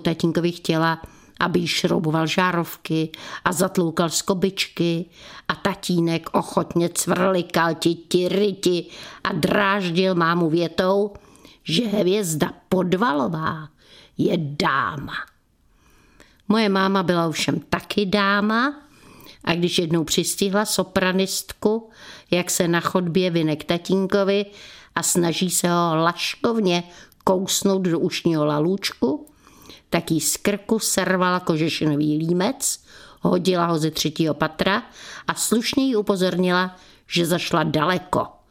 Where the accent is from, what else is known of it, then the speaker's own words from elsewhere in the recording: Prague, Czechia; Já jsem Pražačka. Narodila jsem se kdysi dávno v Praze, v březnu, na první jarní den, kdy ukrutně sněžilo. Bydleli jsme 10 let, 3 minuty od Vltavy, 2 minuty od Národního divadla.